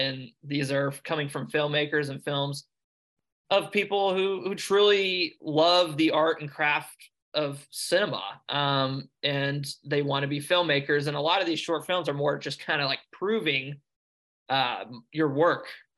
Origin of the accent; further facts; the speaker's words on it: Cincinnati, Ohio, United States; I'm from Ohio, Cincinnati, Ohio. And like a little suburb outside of Cincinnati, Ohio. And I've kind of just been an Ohio kid, I guess, my whole life.